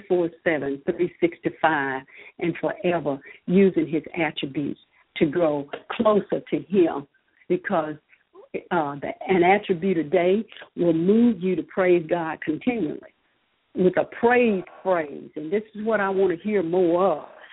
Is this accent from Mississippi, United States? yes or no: yes; Crawfordville, Mississippi, United States; out from my hometown, which is Crawfordville, Mississippi.